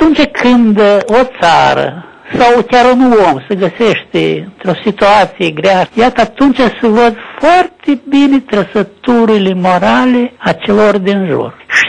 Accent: Chernivtsi Oblast, Ukraine; Eu sunt bucovinean. De acolo simt această poziție foarte negativă

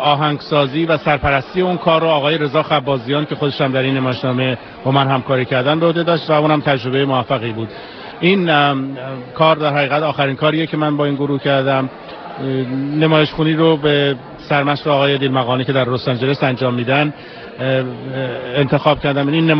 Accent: Iran; moved away as an adult; now in San Diego, United States; فهمیدن که اهل تئاتر هستم، از ایران اومدم

